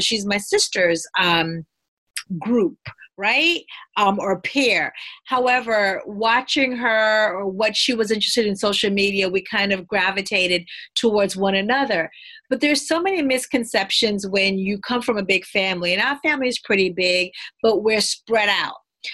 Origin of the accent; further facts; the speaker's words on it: Jamaica; moved away; I'm Jamaican. I was born in Jamaica. I came to this country in 1973. I was naturalized when I was 17.